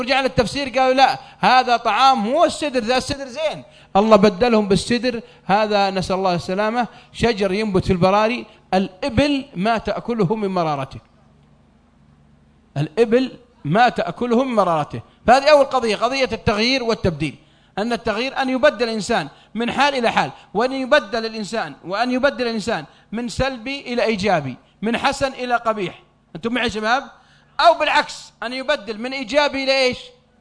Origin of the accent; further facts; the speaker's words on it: Saudi Arabia; الآن لو واحد عندنا بالسعودية